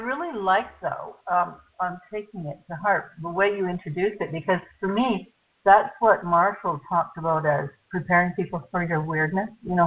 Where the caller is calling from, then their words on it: Chilliwack, British Columbia, Canada; I'm calling from Chilliwack in British Columbia. It's about an hour outside of Vancouver and about an hour north of Bellingham.